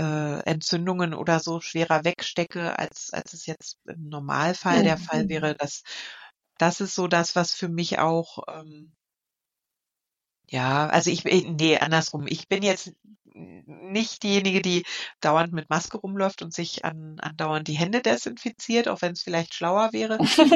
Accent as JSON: {"language": "German", "region": "Thuringia", "country": "Germany", "said": "Und ich komme ja aus dem Mittelgebirge, aus dem schönen Thüringen."}